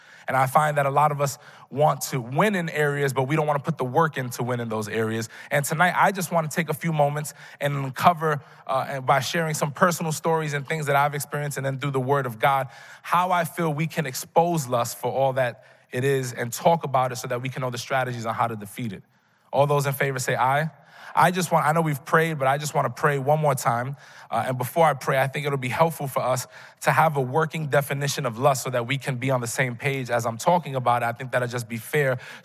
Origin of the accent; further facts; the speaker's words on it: Bronx, New York, United States; now in Brooklyn, United States; And I remember when we first moved to Brooklyn, we're originally from the Bronx.